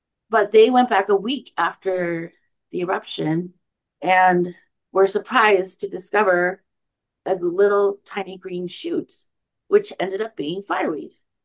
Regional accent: North Carolina, United States; born there; my birth mom and dad are, you know, Chinese. I was born in North Carolina.

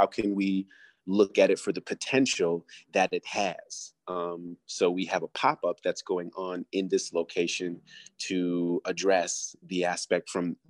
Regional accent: Lansing, Michigan, United States; I'm from Lansing. I'm trained as an artist and a designer, and I am really interested in business and entrepreneurship.

